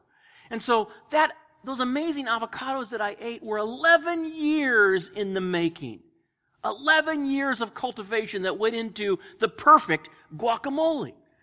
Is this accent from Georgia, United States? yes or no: no; California, United States; I grew up in California. I'm kind of an avocado connoisseur. I mean, I know a lot about avocados. I was surrounded by groves